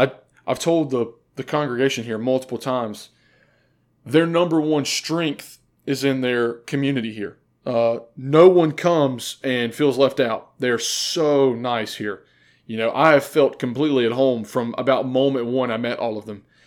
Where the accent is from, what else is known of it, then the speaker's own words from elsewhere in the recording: North Carolina, United States; I am not from South Carolina. Don't hold me to that standard. I'm from North Carolina.